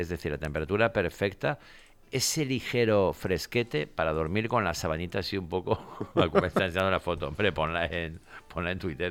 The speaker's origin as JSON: {"language": "Spanish", "country": "Andorra", "said": "ojalá en mi país, en Andorra también hay cantidad de cochazo."}